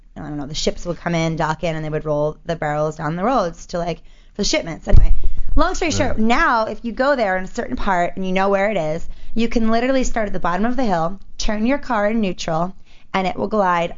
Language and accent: English; Maryland, United States; where I grew up in Maryland, it's a lot going on over there.